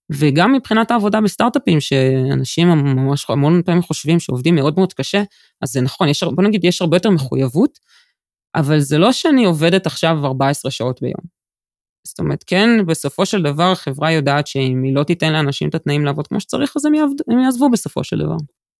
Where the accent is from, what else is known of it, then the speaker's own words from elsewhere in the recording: Jerusalem, Jerusalem District, Israel; גדלתי בירושלים, לא היו קבוצות כדורגל לבנות